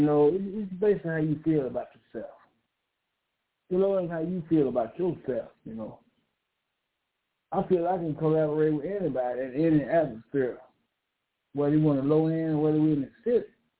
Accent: Webb, Mississippi, United States; And I'm from Webb, Mississippi.

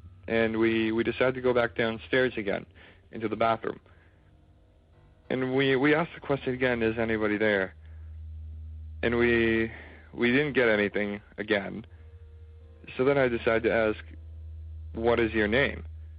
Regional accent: Toronto, Ontario, Canada; and I'm from Toronto.

